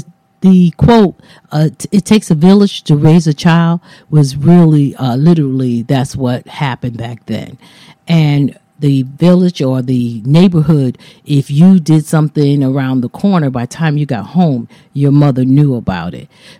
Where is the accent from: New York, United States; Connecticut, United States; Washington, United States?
Connecticut, United States; New Haven; Yes, I was born in New Haven.